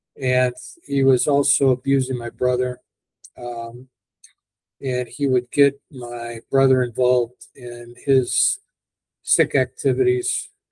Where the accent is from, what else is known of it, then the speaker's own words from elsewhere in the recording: Kentucky, United States; now in Florida, United States; It's home for now. I grew up in Kentucky.